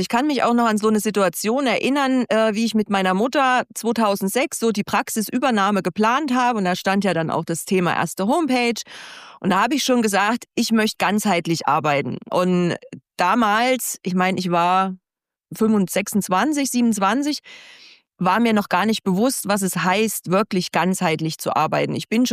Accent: East Germany, Germany; ich bin in der DDR aufgewachsen, gell, 78 geboren.

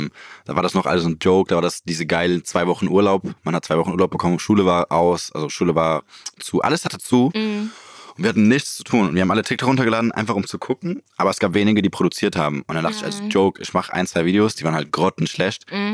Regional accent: Zurich, Switzerland; moved away as an adult; also born or lived in Australia; now in Berlin, Germany; Ich bin in Zürich geboren, habe bis ich 19 war da gelebt. Dann war ich ein Jahr in Australien

